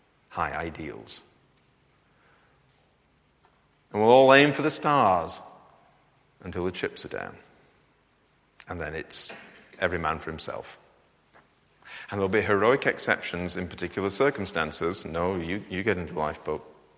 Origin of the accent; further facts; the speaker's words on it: Yorkshire and the Humber, United Kingdom; I'm from Yorkshire